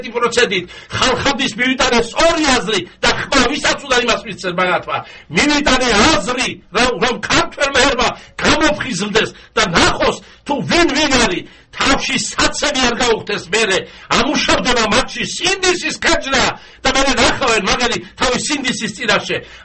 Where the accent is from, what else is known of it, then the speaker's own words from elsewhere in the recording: Tbilisi, Georgia; მეც თბილისელი ვარ მეც ქართველი ვარ